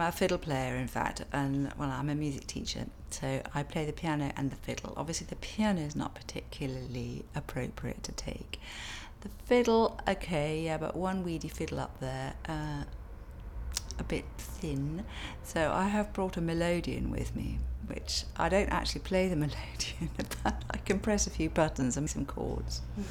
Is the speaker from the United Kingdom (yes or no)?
yes; East of England, United Kingdom; I was born on the 17th of May 1952 and I come from Suffolk.